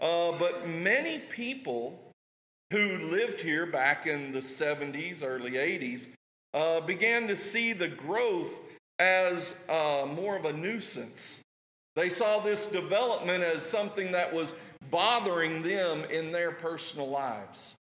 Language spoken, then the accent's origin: English; Springdale, Arkansas, United States; Now, as many of you know, I grew up in Springdale.